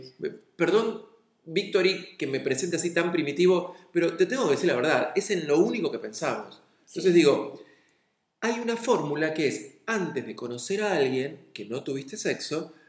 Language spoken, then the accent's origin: Spanish; Buenos Aires, Argentina; cómo somos los porteños